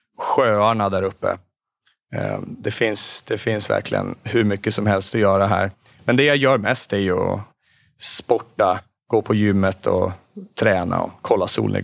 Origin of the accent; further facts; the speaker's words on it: Sweden; inte bara från folk hemma i Sverige när jag pratar med dem